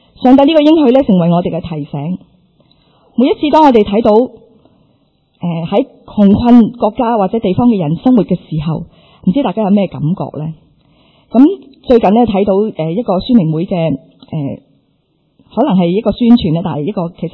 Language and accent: Cantonese; China; 因为可能我哋中国人传统咧都系好比较含蓄啲嘅